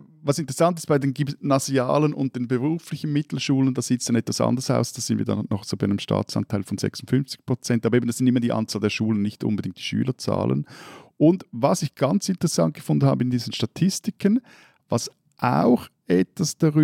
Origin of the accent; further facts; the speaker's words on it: Zurich, Switzerland; die auch etwas im Einzugsgebiet der Region sind, wo ich aufgewachsen bin, also das ganze Zürich